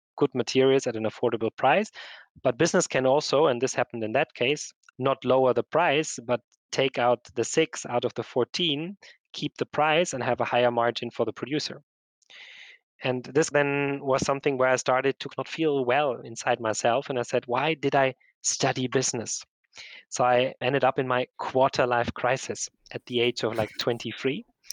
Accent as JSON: {"language": "English", "region": "Bavaria", "country": "Germany", "tie": "born or raised there", "said": "I grew up in Bavaria. I had a very lovely childhood there."}